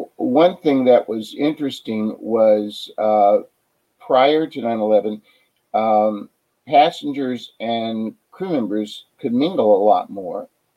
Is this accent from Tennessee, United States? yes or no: yes; Paris, Tennessee, United States; I was born and raised in Paris, Tennessee.